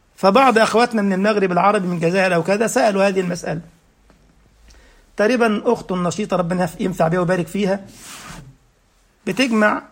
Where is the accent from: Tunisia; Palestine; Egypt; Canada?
Egypt; now in Germany; هنا في ألمانيا ميني باص، في الميني باص ده اللي هو 14 راكب تقريبا عندنا في مصر يعني.